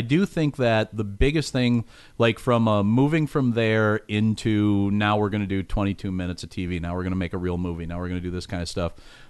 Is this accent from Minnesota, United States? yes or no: yes; Minnesota, United States; Since I'm from Minnesota, I'm a huge Vikings fan.